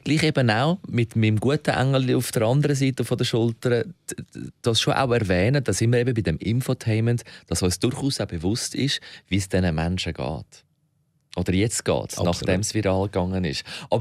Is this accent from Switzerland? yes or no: yes; Switzerland; Kann, als Schweizer kann man sich das auch noch leisten.